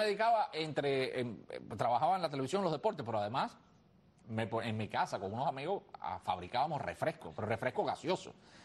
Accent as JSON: {"language": "Spanish", "country": "Cuba", "said": "mi experiencia personal como cubano."}